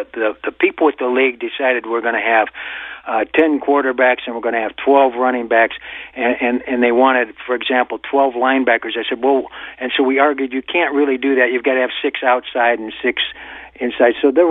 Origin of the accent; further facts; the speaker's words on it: Chicago, Illinois, United States; Now, as a Chicagoan, we shouldn't be complaining about any Bears that are left out.